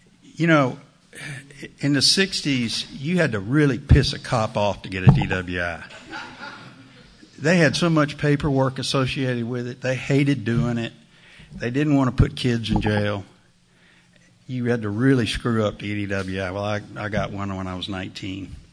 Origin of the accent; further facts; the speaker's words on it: Austin, Texas, United States; There aren't many of us that are natives. I grew up in South Austin, went to Travis High School.